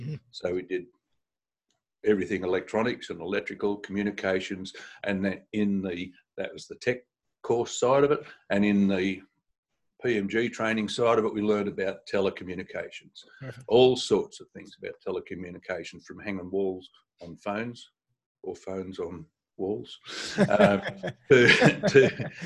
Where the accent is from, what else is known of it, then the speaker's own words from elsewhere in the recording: New South Wales, Australia; And inland from Brunswick Heads. Yep. So that was my hometown, and I did all things that young people did in fitness and swimming and all that sort of stuff over the years.